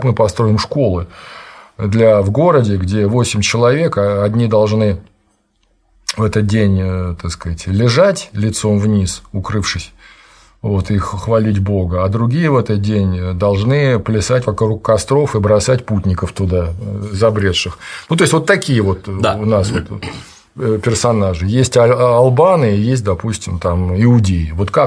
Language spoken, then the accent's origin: Russian; Mogilev, Mogilev Region, Belarus; born there; И я родился в Белоруссии, в городе Могилеве, где фирма отца строила комбинат химволокна